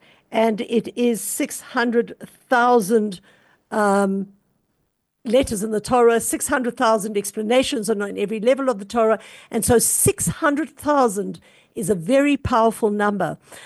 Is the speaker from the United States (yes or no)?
no; South Africa; It doesn't matter that I'm South African and I live, you know, I'm Ashkenazi or I'm Sephardi